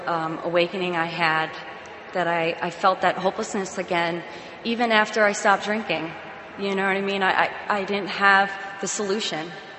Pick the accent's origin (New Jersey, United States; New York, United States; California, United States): New Jersey, United States; It was the East Coast, and I was from New Jersey. And my grandparents were snowbirds.